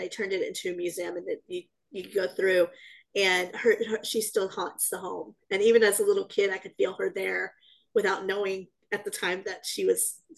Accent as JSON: {"language": "English", "town": "San Antonio", "region": "Texas", "country": "United States", "tie": "born or raised there", "said": "We grew up in San Antonio, Texas, and that's a hot spot itself"}